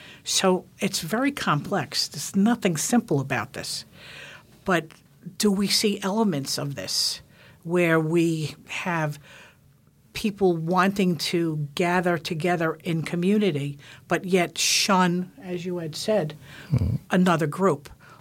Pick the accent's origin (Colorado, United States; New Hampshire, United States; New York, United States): New York, United States; now in Alaska, United States; I am from New York. I lived in a Jewish neighborhood